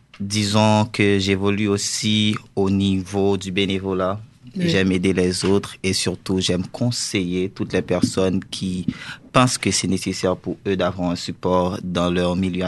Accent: Haiti; moved away; parce qu'en vrai, je n'ai jamais connu ça, comme je l'ai dit, parce que je viens d'Haïti.

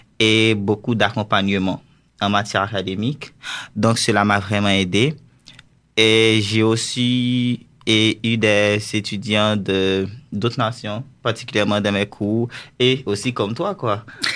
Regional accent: Haiti; moved away; parce qu'en vrai, je n'ai jamais connu ça, comme je l'ai dit, parce que je viens d'Haïti.

